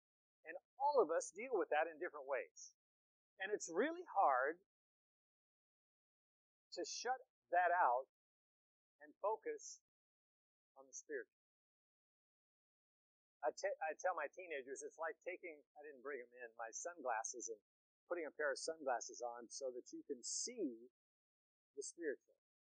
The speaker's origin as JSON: {"language": "English", "town": "Eureka", "region": "California", "country": "United States", "tie": "born or raised there", "said": "I grew up in Eureka, California, way up here on the North Coast."}